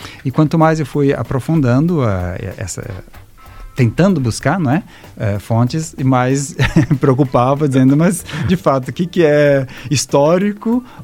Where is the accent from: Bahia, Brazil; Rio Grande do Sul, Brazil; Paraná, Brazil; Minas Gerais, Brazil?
Rio Grande do Sul, Brazil; now in São Paulo, Brazil; sou natural do Rio Grande do Sul, agora estou em São Paulo, mas então tem essa ligação com a minha terra